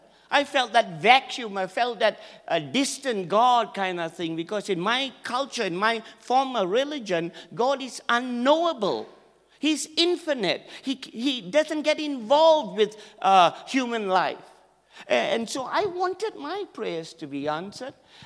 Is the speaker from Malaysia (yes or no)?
yes; Malaysia; So I originate from Malaysia, and that's a miracle. I was born in Malaysia, and my ancestors are from Punjab